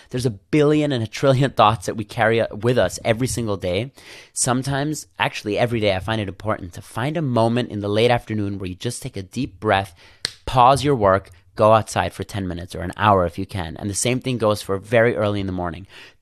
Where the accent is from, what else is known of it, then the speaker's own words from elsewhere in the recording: Vienna, Austria; English is a second language; I grew up in Vienna and the horses had these horses blinds on them.